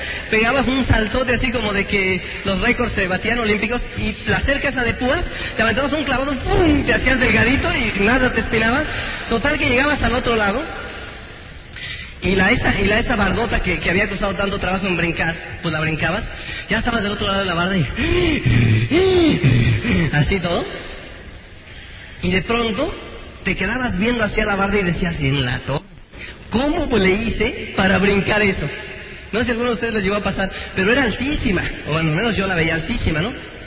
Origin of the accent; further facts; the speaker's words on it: Tenancingo, State of Mexico, Mexico; porque allá donde yo soy, de Tenancingo, pues eran unos duraznos bien, bien sabrosos, ¿no?